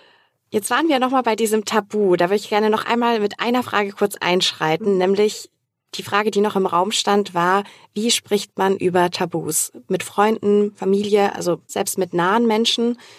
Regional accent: Southern Germany, Germany; ich komme aus Süddeutschland

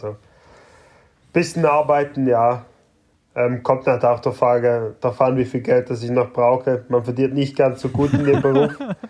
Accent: Switzerland; Keine Ahnung, bei uns in der Schweiz ist das nicht so bekannt.

